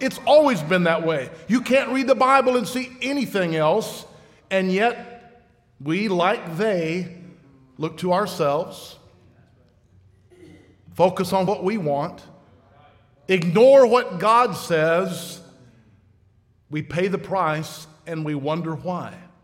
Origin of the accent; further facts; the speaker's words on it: Kentucky, United States; I'm from Kentucky. All these switches and stuff I'm not used to.